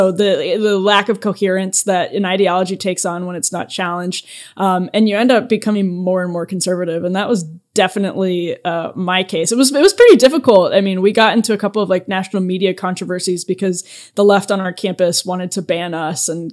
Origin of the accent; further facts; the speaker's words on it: Wisconsin, United States; So basically just growing up in Wisconsin, I was incredibly frustrated.